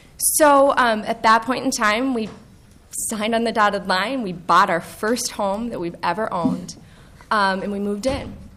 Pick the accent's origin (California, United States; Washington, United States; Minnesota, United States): Minnesota, United States; also born or lived in New York City; I am born and raised in Minnesota, so is my husband. We were living in New York City for a little over a decade, had a son, and said, let's move back to Minnesota